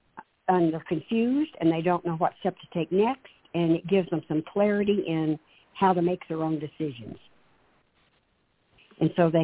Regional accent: the South, United States; I grew up in the South, and you didn't call adults by first names.

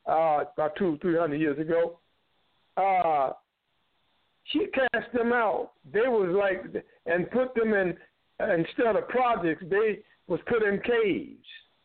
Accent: United States; Again, I say that we as a black people in America, born and raised in America, give us a month to recognize our achievements.

